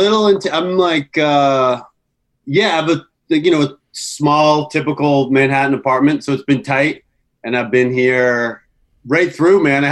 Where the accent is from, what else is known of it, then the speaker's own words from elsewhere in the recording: Canada; now in United States; I'm Canadian, but then I'm also kind of American. You know what I mean? This is where I live.